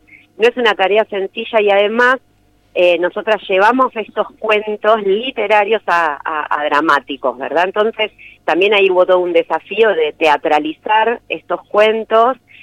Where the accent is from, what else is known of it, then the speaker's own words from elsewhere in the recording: Argentina; Y yo soy porteña y bueno, voy a ir a la Capital Federal también